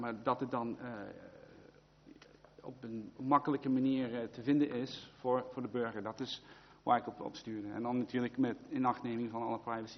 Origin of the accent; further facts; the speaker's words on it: Texas, United States; Dutch is a second language; now in Netherlands; waar ik opgroeide in Texas, was het gebruikelijk dat naam, toenaam, adres in de krant kwam